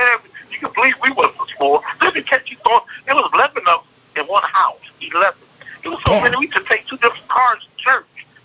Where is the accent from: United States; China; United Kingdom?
United States; Tuscaloosa, Alabama; born there; Okay, I was born in Tuscaloosa, Alabama.